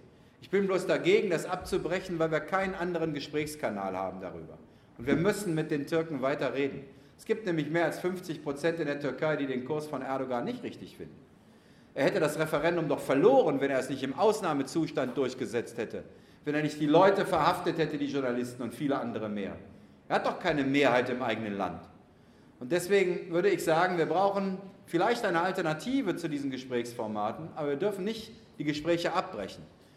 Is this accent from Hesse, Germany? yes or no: no; Lower Saxony, Germany; ich bin an der Zonengrenze aufgewachsen, der Brocken, die DDR, die waren in Sichtweite.